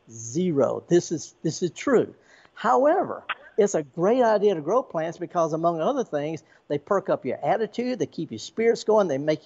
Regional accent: Indianola, Mississippi, United States; now in Meridian, United States; I've been to so many museums, you know, the B.B. King Museum in my hometown of Indianola, and so many cultural centers

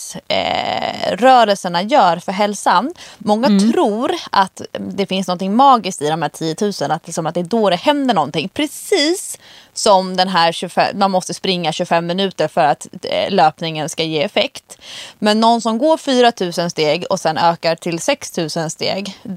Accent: Skåne, Sweden; born there; Jag föddes 1972 utanför Malmö och sen så liksom fram till idag.

